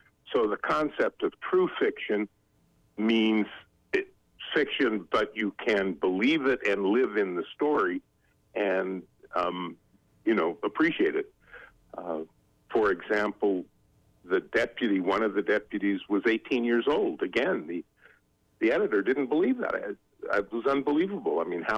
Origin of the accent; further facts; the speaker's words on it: Clearfield, Utah, United States; No, I grew up in Clearfield, but my mother's family was a pioneer family who settled in Colville